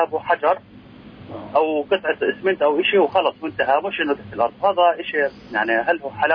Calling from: Jenin, West Bank, Palestine

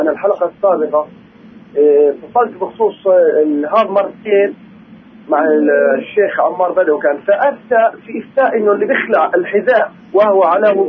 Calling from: Jerusalem, Palestine; من القدس.

